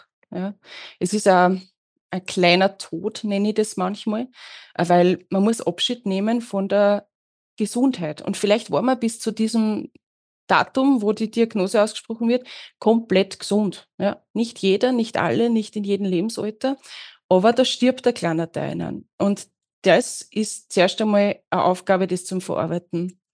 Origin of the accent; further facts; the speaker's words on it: Lower Austria, Austria; Ich bin gebürtige Mostviertlerin